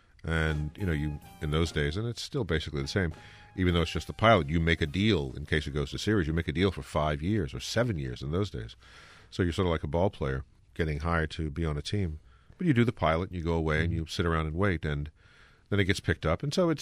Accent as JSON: {"language": "English", "region": "Louisiana", "country": "United States", "tie": "born or raised there", "said": "where I grew up in the Ninth Ward, I mean, people, you know, worked on their Mardi Gras costumes all year, and parties all the time."}